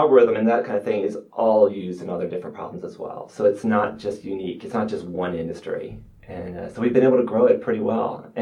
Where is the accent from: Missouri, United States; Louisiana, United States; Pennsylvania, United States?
Louisiana, United States; New Orleans; I'm from New Orleans originally.